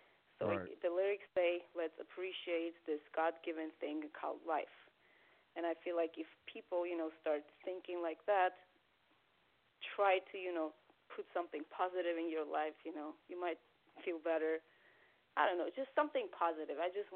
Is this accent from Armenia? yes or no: yes; Armenia; Well, I grew up in Armenia, actually